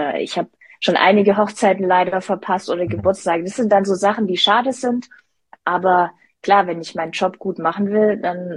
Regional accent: Stuttgart, Baden-Württemberg, Germany; meine, Stuttgart ist meine Heimat

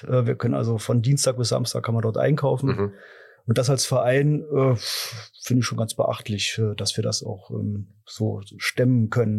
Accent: Berlin, Germany; ich komme ja aus Berlin und wohne jetzt erst seit knapp etwas über 2 Jahren hier.

